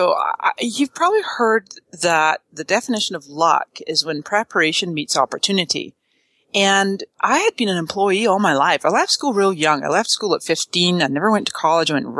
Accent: British Columbia, Canada; also born or lived in Toronto; So I was born in Canada. Just outside Toronto, but my parents are both Scottish. They were both born in Scotland. They met and had their family in Canada. And then when I was two, I moved over to BC with my folks and grew up in a tiny little place

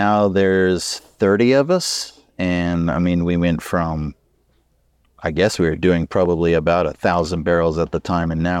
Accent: Lafayette, Louisiana, United States; And then I'm from Lafayette, Louisiana, and I moved back here, and it was like 2009, 2010

